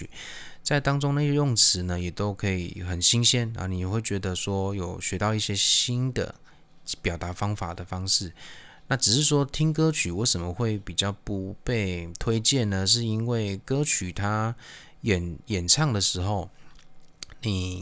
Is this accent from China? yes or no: no; Taiwan; 我是台湾人